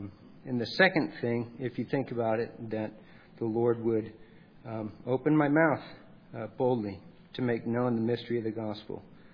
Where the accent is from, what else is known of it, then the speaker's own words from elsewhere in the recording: California, United States; from California, and that's why I'm dressed like this.